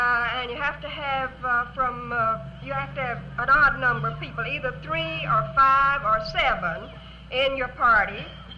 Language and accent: English; Florida, United States; if ever I'm far away from Florida and I hear this song, I may just have to tune up and cry, as we Florida crackers say.